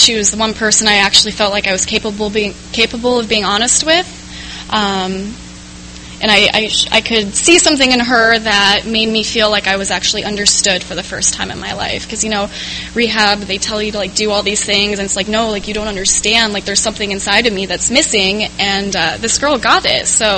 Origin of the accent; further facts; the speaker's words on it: Phoenix, Arizona, United States; now in San Diego, United States; So I moved out to San Diego about 2 years ago I'm from Phoenix, Arizona. It's really hot out there today.